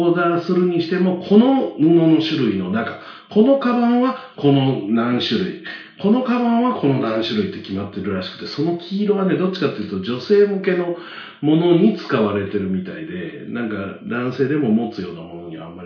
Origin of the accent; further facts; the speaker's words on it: Kyoto, Japan; まあ、僕は京都ですけど、